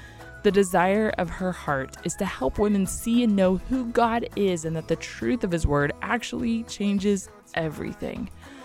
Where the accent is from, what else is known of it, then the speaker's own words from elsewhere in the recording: Texas, United States; Well, we're originally from Texas, so we have that overlap.